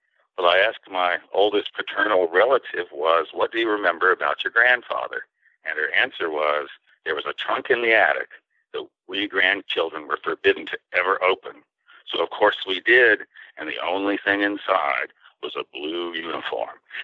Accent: Chesapeake, Virginia, United States; growing up in South Norfolk, which is now part of Chesapeake, Virginia.

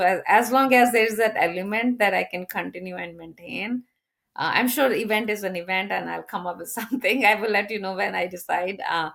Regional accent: Punjab, India; I would say, growing up in India and eating Indian food for most part, right? I think the one that I don't enjoy sometimes is, I'm a Punjabi

